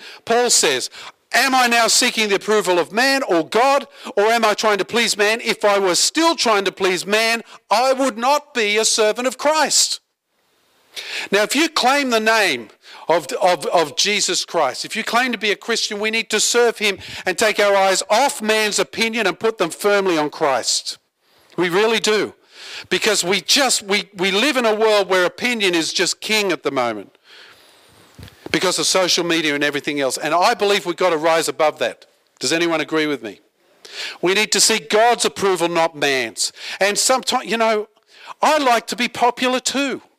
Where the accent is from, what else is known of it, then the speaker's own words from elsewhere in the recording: Australia; And so Aussies, all due respect to us, and I'm as Aussie as a gum leaf and I love my nation